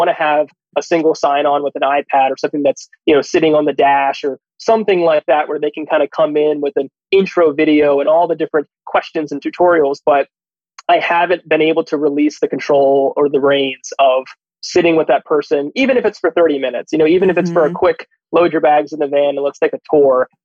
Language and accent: English; East Coast, United States; Grace and I both living and being raised and growing up on the East Coast predominantly, our trip across the country, for me, was the first time I've ever been across the country.